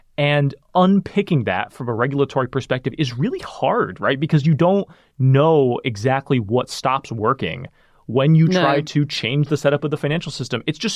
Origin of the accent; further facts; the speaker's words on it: Sacramento, California, United States; And Hasan comes from Davis, 30 minutes from where I grew up in Sacramento.